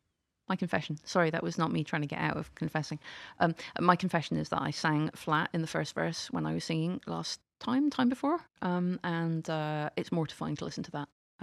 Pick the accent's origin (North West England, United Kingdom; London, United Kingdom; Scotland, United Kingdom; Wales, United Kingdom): Scotland, United Kingdom; Well, the fact that I'm Scottish is a technicality because neither of my parents are Scottish, but I grew up there. I lived there for many, many, many years. I self-identify as being from there.